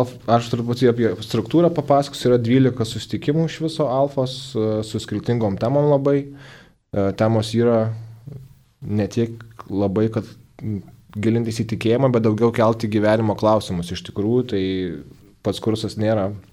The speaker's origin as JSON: {"language": "Lithuanian", "town": "Marijampolė", "region": "Marijampolė County", "country": "Lithuania", "lives_now": "Vilnius, Lithuania", "said": "Man 29 metai, jau taip pašnekam, esu iš Marijampolės, gyvenu Vilniuje"}